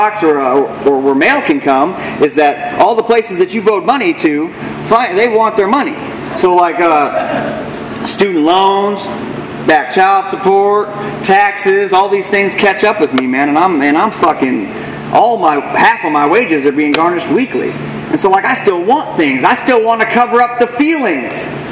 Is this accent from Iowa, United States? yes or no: yes; Fort Dodge, Iowa, United States; Because back where I'm from, man, I came from the fort to the fort. I'm from Fort Dodge, Iowa.